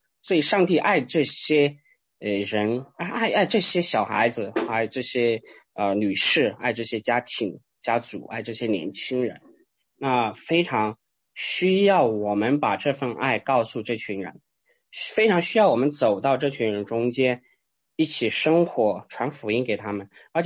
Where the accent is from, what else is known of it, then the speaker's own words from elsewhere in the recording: China; 因为我们中国人是喝热水嘛